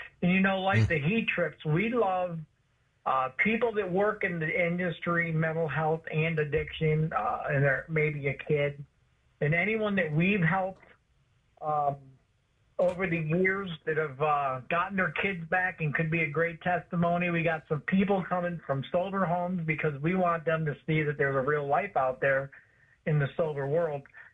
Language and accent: English; Detroit, Michigan, United States; I grew up in Detroit. Everybody knows.